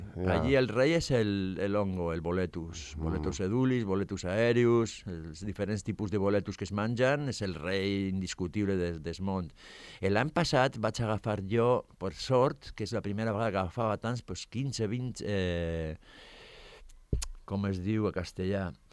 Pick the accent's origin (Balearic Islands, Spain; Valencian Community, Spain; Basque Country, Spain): Basque Country, Spain; El meu poble està a 25 quilòmetres de Sant Sebastià, però està a 60 de Pamplona, d'Iruña.